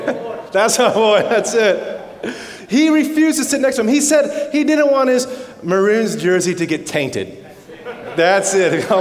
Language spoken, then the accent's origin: English; Canada; also born or lived in United States; now in Australia; I don't know if you recognize my accent. I'm not quite true blue. I'm getting there. I'm almost there. I've got my license now, but I'm still working on it. I was born in the U.S., grew up in Canada, and about 10 years I came out here